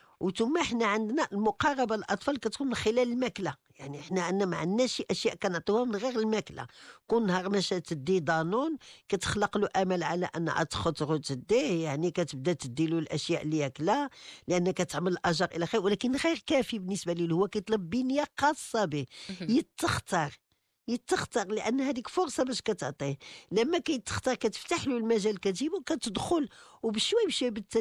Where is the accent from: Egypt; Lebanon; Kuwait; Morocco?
Morocco; لأن احنا عندنا في المغرب بما أن كاينه الكفالة